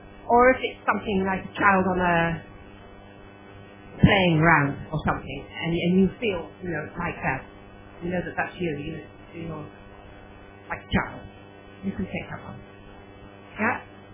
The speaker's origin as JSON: {"language": "English", "country": "Netherlands", "said": "I could tell you I come from the Netherlands, I'm married, I have 3 children"}